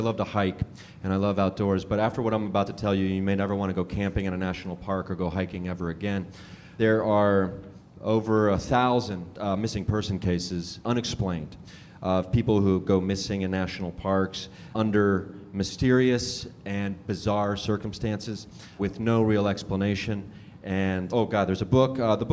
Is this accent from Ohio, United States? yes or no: yes; Ohio, United States; But you could say my home state of Ohio as well, if they vote for Trump.